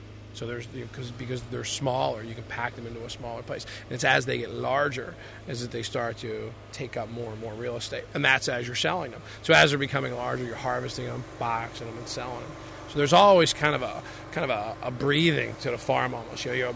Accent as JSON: {"language": "English", "town": "Philadelphia", "region": "Pennsylvania", "country": "United States", "tie": "born or raised there", "said": "I grew up in the city. I grew up in Philadelphia, so I figured I got to get away from the city."}